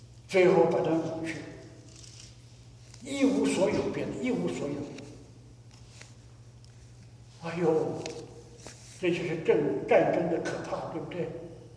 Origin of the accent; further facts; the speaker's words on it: China; 祸不单行，福无双至，福无双至，这不是我们中国人讲的吗？